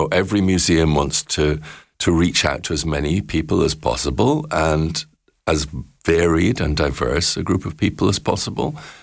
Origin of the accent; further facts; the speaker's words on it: United Kingdom; I hate bragging because I'm British